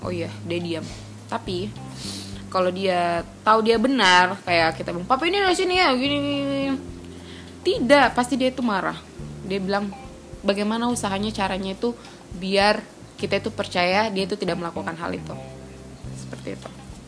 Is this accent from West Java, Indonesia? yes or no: no; Palu, Central Sulawesi, Indonesia; Kemarin kan waktu kecil kan di sini, di Palu terus.